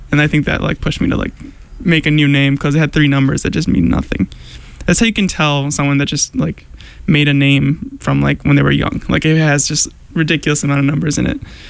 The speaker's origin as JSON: {"language": "English", "town": "Chicago", "region": "Illinois", "country": "United States", "said": "Yeah, I'm from Chicago, so … and, like … are, like, pretty big."}